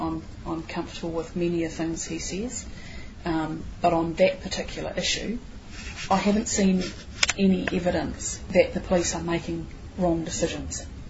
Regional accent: East Coast Bays, Auckland, New Zealand; Well, I was brought up in East Coast Bays, where we had a minor party as the electorate MP

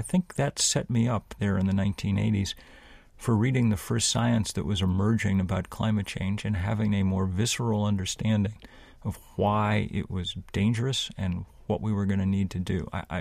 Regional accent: United States; there's no need to be kind to me just because I'm an American.

